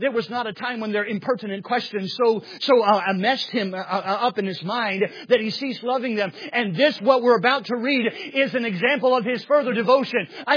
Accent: Mississippi, United States; In my hometown of Mississippi, it was 1 degree Fahrenheit.

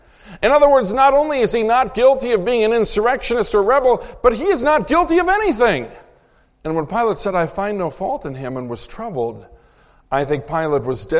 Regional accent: Minnesota, United States; somewhere in the state of Minnesota, my home state, you know, it's cold up there

